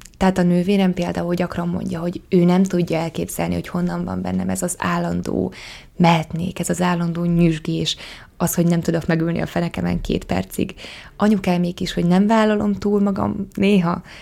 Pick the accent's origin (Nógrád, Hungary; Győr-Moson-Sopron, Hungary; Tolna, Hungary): Nógrád, Hungary; Dorokháza; Én eredetileg egy Nógrád megyei pici faluból, egy 1000 lelkes kis faluból, Dorokházáról származom, ami Salgótarjántól 25 kilométerre fekszik.